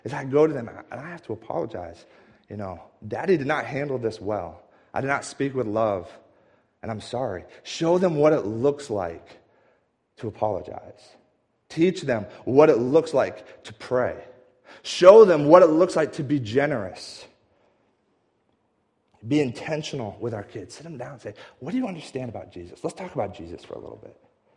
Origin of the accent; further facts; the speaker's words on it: New England, United States; also born or lived in Colorado; now in Wichita, United States; I came from New England, and then I lived in Colorado for a while. But New England, it's a very hilly area. There's lots of lakes. The ocean is there.